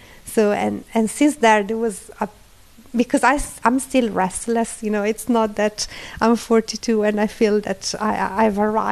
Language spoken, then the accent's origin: English; Italy; I can say that, you know, I come from Italy, so when I was born, 1981